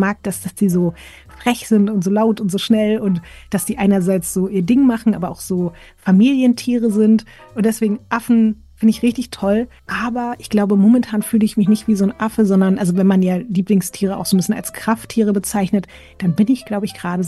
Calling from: Berlin, Germany; Aus Berlin, aus meiner kleinen Kammer. Hier nehme ich tatsächlich auch jetzt ich wohne seit einem Jahr in dieser Wohnung

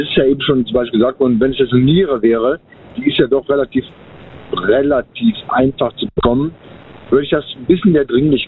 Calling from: Mönchengladbach, North Rhine-Westphalia, Germany; so Richtung Mönchengladbach.

